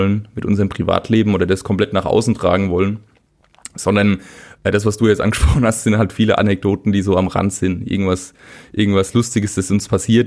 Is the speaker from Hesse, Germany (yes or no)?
no; Bavaria, Germany; Und ich komme aus dem Spessart.